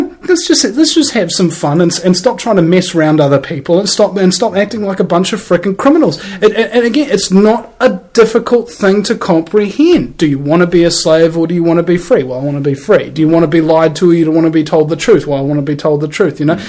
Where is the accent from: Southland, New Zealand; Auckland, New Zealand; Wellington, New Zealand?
Auckland, New Zealand; I mean, for example, I'm from Auckland.